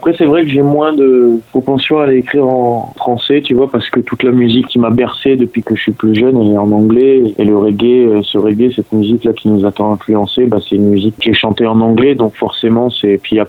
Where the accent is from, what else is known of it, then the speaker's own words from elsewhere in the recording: New Caledonia; je me sens citoyen du monde beaucoup plus que je ne me sens français. Tu vois, j'ai grandi en Nouvelle-Calédonie, donc la France, pour moi, c'est quelque chose sur le papier, tu vois, c'est loin, très distant, quoi.